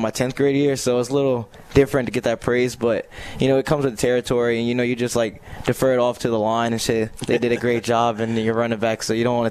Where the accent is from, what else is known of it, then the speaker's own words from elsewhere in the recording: Philadelphia, Pennsylvania, United States; also born or lived in Delaware; And plus the area, since I'm from Philadelphia and Delaware, it's still close up there.